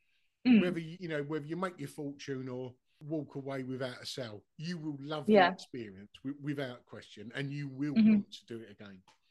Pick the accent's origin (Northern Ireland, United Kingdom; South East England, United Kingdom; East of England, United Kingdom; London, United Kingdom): London, United Kingdom; Dagenham; Where I grew up in Dagenham, we did have a large Olympic-sized swimming pool.